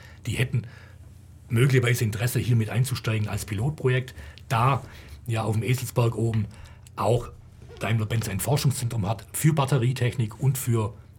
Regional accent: Ehingen, Baden-Württemberg, Germany; born there; now in Ulm, Germany; Gebürtig bin ich aus Ehingen, bin aber seit 1980 in Ulm

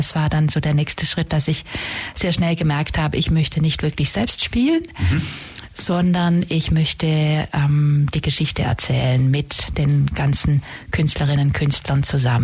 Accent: Baden-Württemberg, Germany; Ich bin auf der Schwäbischen Alb aufgewachsen und habe dann Theaterwissenschaft studiert in Berlin

